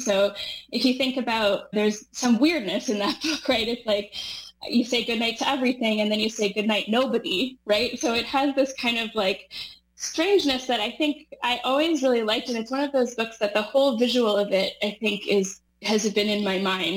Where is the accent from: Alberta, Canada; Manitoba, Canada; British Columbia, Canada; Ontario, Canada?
British Columbia, Canada; Dawson Creek; So I grew up in Dawson Creek, BC, and that's a relatively small town.